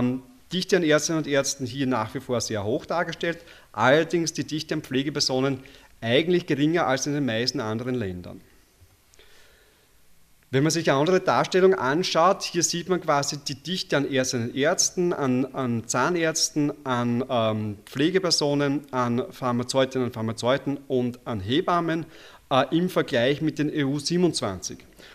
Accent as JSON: {"language": "German", "region": "Burgenland", "country": "Austria", "tie": "born or raised there", "said": "Mich hat gestern der Bürgermeister von meinem Heimatdorf im Burgenland angerufen"}